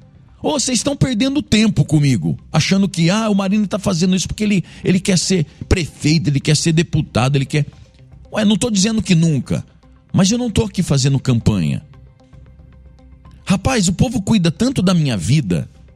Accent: Londrina, Paraná, Brazil; Cidade onde eu nasci. Eu não vim aqui como um caixeiro viajante. Eu não vim aqui me aventurar nessa cidade. Ah, vou lá pra Londrina, ouvi dizer que é bom lá, vamos ver o que vai dar. Não, eu vim aqui, não vim. Eu nasci aqui. Eu sou filho dessa cidade

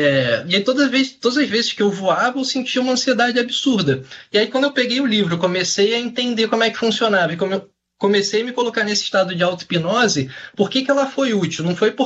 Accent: Brazil; eu falo inglês fluente, mas eu sou brasileiro e tenho sotaque.

